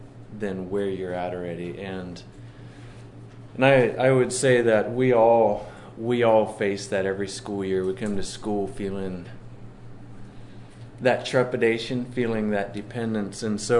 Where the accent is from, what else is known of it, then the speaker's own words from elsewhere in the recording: Squaw Valley, California, United States; also born or lived in Richmond, Missouri; I grew up there in Squaw Valley, about 20 years now. Lived there, and before that was Richmond, Missouri.